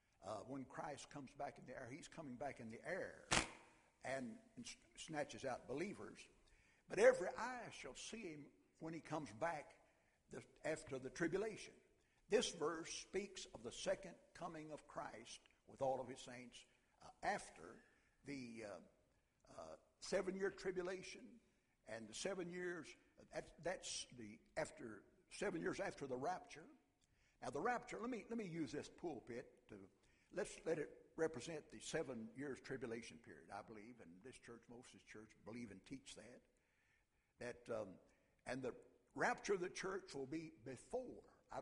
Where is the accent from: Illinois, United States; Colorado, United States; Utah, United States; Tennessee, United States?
Tennessee, United States; Soddy; I traveled down to Saudi, where I'm born and raised in Saudi, Tennessee, to see my mother.